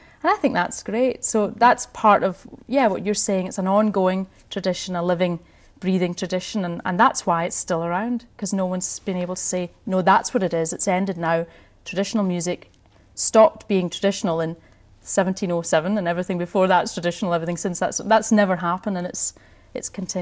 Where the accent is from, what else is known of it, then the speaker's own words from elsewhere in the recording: Scotland, United Kingdom; I grew up in Scotland, so there was Scottish music around if you were interested in it. Although, you know, I grew up in the 60s and 70s.